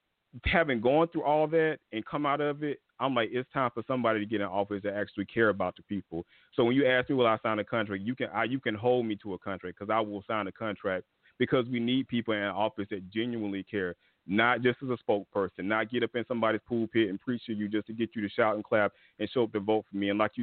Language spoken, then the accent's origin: English; Stone Mountain, Georgia, United States; I grew up in Stone Mountain, Georgia, where they had Confederate reenactments at Stone Mountain Park, and they were still burning crosses out there.